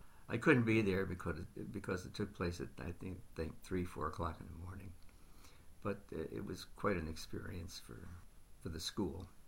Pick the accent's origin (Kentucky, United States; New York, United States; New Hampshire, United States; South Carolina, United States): New York, United States; Brooklyn; I grew up in Brooklyn, New York, in Bedford-Stuyvesant. I always felt that I left Bed-Stuy as a survivor.